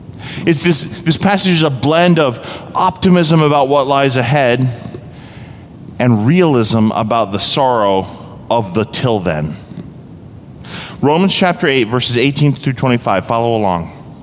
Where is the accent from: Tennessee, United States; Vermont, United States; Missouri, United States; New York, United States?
Vermont, United States; I grew up out east in New England and in Vermont in particular, not the most populous of states